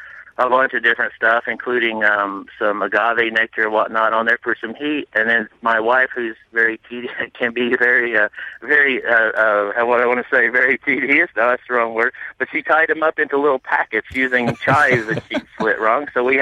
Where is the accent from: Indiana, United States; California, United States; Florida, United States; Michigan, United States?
Indiana, United States; Vincennes; I did it in my hometown up in southwestern Indiana, a town called Vincennes, Indiana